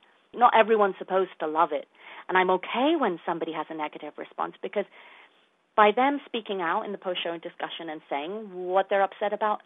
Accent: London, United Kingdom; moved away as an adult; now in United States; racism is something that I have faced my whole life growing up in London, England.

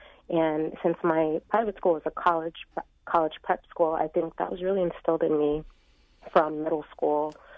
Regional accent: New York, United States; I'm originally from Long Island, and the neighborhood that I grew up in had pretty bad school district.

